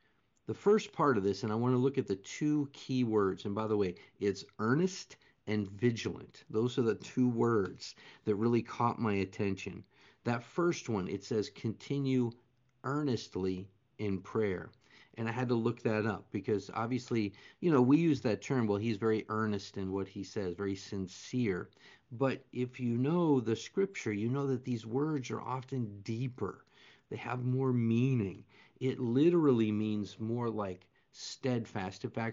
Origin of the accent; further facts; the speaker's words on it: Las Vegas, Nevada, United States; I'm a pastor from Las Vegas, Nevada